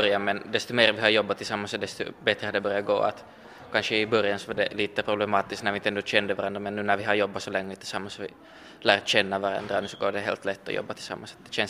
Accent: Finland; min familj är finlandssvensk så jag talar alltid svenska hemma.

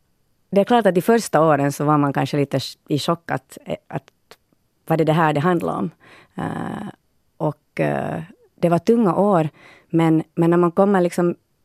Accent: Finland; now in Sweden; vi är så många från Finland

